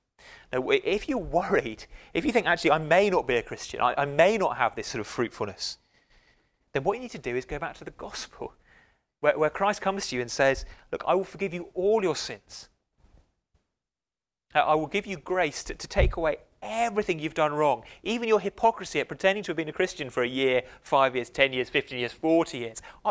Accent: Wimborne, South West England, United Kingdom; Well, I grew up in Dorset. I presume they have these elsewhere, but they seem to be obsessed with them in Dorset. A little town called Wimborne, where I was born.

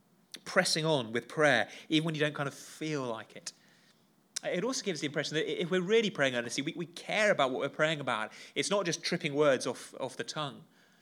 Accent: South West England, United Kingdom; I grew up in Dorset, in kind of proper rural little village, back end of nowhere

